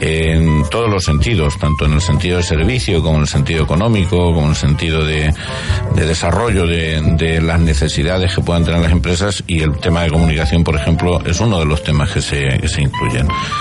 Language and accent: Spanish; Ciudad Real, Castilla-La Mancha, Spain; Yo soy de Ciudad Real y como los manchegos es lo que tenemos, que somos muy cercanos